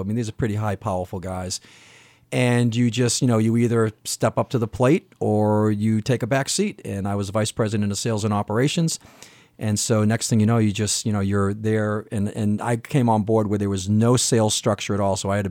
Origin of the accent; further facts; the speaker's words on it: Hanson, Massachusetts, United States; also born or lived in West Coast; I grew up here on the South Shore in Hanson.